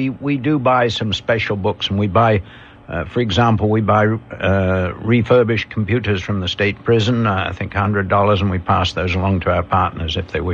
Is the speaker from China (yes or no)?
no; England, United Kingdom; now in St. Paul, United States; you know, I came from England, and as I was growing up, they told me that the Midwest was isolationist.